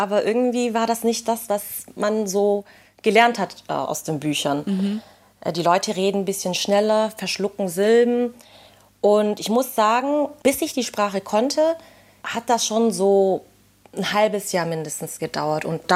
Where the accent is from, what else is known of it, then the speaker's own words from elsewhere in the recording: Germany; born there; Also Vietnamesisch spreche ich, weil meine Eltern aus Vietnam kommen. Also ich bin Vietnamesin, hier in Deutschland geboren. Dann habe ich das einfach von meinen Eltern so gelernt.